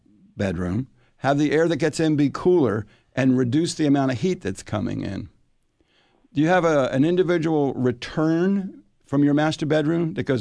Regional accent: New Jersey, United States; Willow, growing up in New Jersey, we had willow tree in the yard, birch tree.

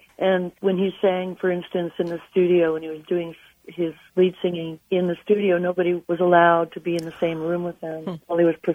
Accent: Seattle, Washington, United States; I came from Seattle, all of us musician friends from Seattle

